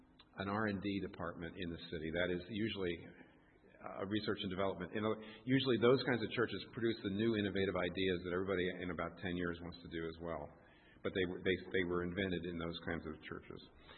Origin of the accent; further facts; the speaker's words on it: United States; Being American, you know, we watch Oprah, so, you know, we just have no scruples.